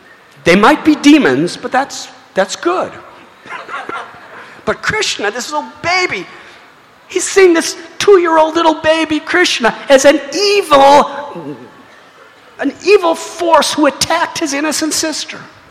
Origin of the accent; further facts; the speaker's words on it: United States; I was brought up in America, and I was taught that we gained independence from the British